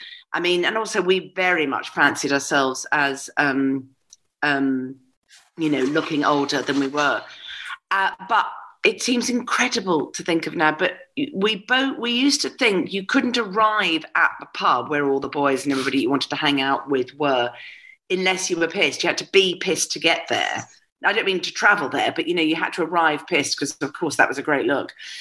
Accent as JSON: {"language": "English", "region": "Scotland", "country": "United Kingdom", "said": "I'm Scottish"}